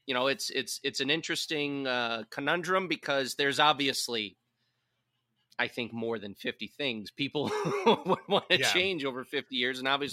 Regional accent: Chicago, Illinois, United States; because as a Chicago boy growing up in Chicago and witnessing the ridiculousness that is Jeremy Roenick, Chris Chelios, Ed Belfour

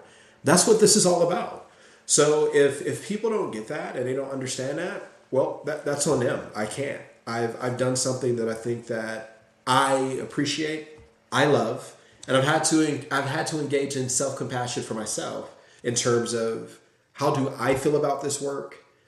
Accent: Gary, Indiana, United States; one of the things that was my adaptive response to growing up in Gary was being out of sight, out of mind

